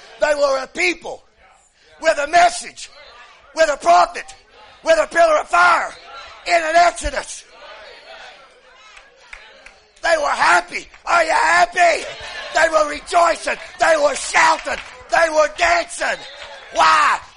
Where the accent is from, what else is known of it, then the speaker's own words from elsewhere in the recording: Tennessee, United States; I know I'm butchering these names, but hey, I'm from Tennessee, you know.